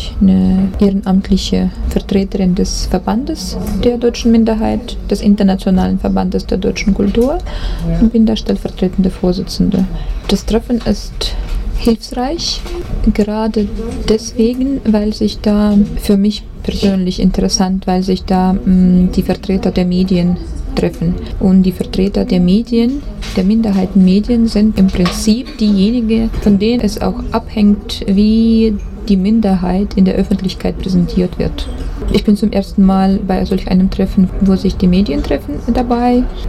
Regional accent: Moscow, Russia; ich komme aus Moskau, leite da in Moskau die Moskauer Deutsche Zeitung

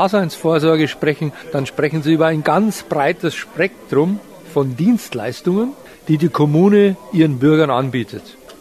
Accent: Munich, Bavaria, Germany; da muss ich natürlich als Münchner nur lachen.

